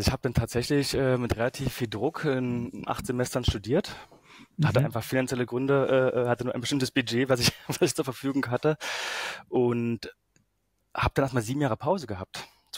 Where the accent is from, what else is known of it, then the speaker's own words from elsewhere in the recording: Schönebeck, Saxony-Anhalt, Germany; Bin groß geworden in der Nähe von Magdeburg, Schönebeck an der Elbe. Es war ein kurzer Weg, vielleicht so 10 Kilometer entfernt. Also hatte ich schon so einen Bezug zu einer größeren Stadt.